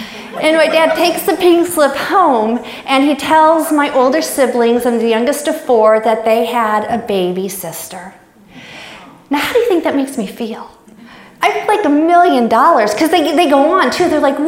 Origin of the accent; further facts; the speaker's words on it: Chicago, Illinois, United States; born there; I was born on December 12th. In Chicago, Illinois.